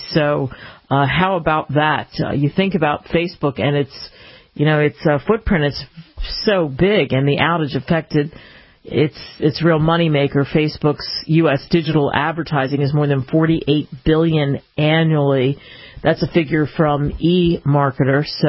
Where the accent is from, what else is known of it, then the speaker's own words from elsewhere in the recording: East Coast, United States; now in California, United States; Growing up in the East Coast, I wasn't used to those kinds of beaches where, frankly, the Pacific Ocean was so cold.